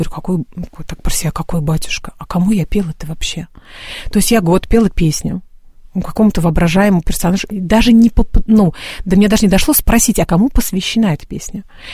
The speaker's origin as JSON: {"language": "Russian", "town": "Tolyatti", "region": "Samara Oblast", "country": "Russia", "tie": "born or raised there", "also_born_or_lived": "Moscow", "said": "Мы переехали в Москву с сестренкой, и пути наши разошлись. Меня позвали замуж в Самару, вот, а сами вообще родом из Тольятти."}